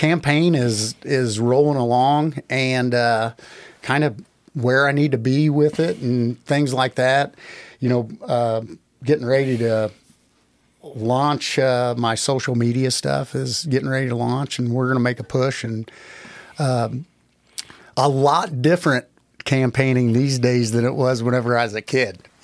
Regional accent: Carrollton, Illinois, United States; I grew up in Carrollton in the 80s

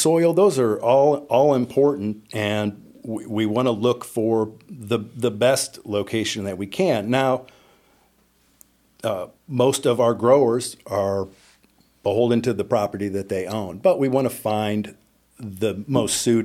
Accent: Augusta, Missouri, United States; now in Jerseyville, United States; I grew up in St. Charles County in a town called Augusta, Missouri.

